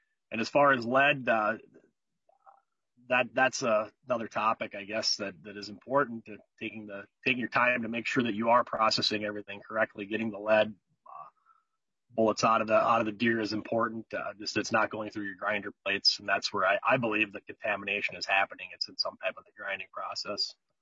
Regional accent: Nicollet, Minnesota, United States; Thank you for, first of all, foremost, thank you for having me on. I'm from Nicollet, Minnesota.

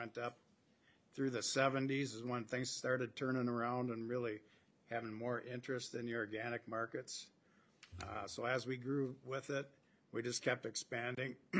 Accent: Caledonia, Minnesota, United States; I'm from Caledonia, Minnesota, Snowpack Foods.

